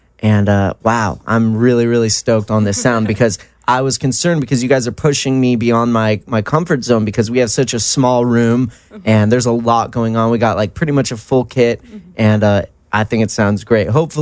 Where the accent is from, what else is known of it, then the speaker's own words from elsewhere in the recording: Mission Viejo, California, United States; I'm from Mission Viejo, which is like 20 minutes away from here.